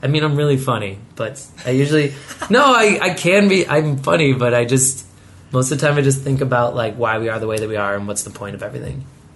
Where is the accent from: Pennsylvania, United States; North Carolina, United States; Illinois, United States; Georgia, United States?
Illinois, United States; Chicago; now in California, United States; And like moving to California, you know, because I'm from Chicago. I know everything. I know people there.